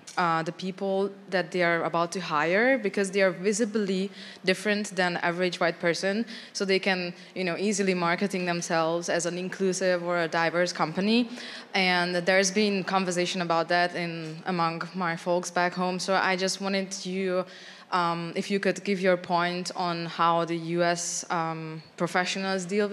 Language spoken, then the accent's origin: English; Hungary; English is a second language; now in United States; and I come from Hungary. I study HR management, and I'm here since the end of August to learn about policymaking in the US.